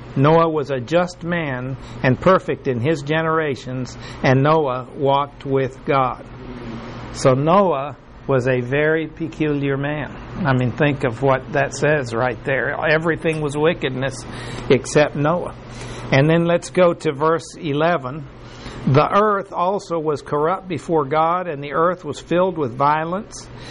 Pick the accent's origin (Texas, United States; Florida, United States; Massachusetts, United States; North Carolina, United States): Texas, United States; born there; And I was born in Texas.